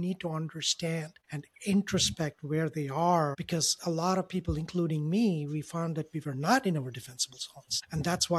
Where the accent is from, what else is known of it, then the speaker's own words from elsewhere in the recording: India; moved away as an adult; Originally, I moved from India in the year 2000. College here.